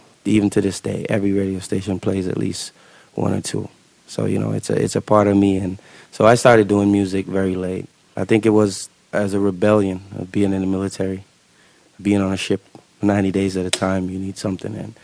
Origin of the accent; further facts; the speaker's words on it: Jamaica; growing up in Jamaica